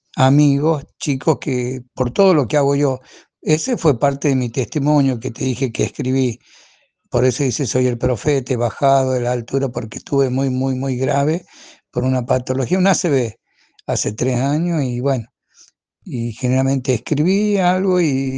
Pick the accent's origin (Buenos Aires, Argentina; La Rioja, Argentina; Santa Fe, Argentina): La Rioja, Argentina; y yo soy de La Rioja